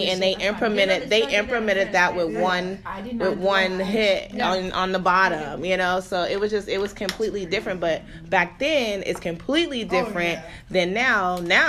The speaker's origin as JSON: {"language": "English", "town": "Los Angeles", "region": "California", "country": "United States", "tie": "born or raised there", "said": "I know that I did experience going to a Catholic school when I was growing up in Los Angeles."}